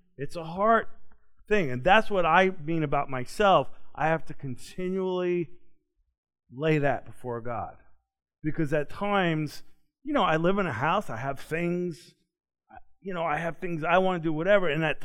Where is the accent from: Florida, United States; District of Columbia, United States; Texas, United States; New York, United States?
New York, United States; I didn't know a whole lot about horses before I came to Kentucky, except I grew up near Belmont Racetrack in New York.